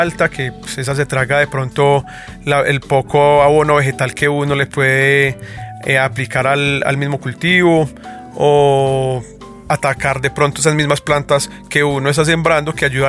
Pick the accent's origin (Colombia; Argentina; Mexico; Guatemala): Colombia; Uno como colombiano, y quizás la mayoría de los caficultores, no sé, ni siquiera saben a qué sabe su propio café.